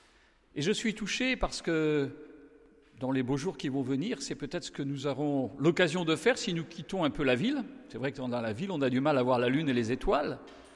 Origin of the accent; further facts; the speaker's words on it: France; Mes racines, c'est aussi la Hollande. Je suis d'origine hollandaise, même si je suis né en France et j'y ai toujours vécu.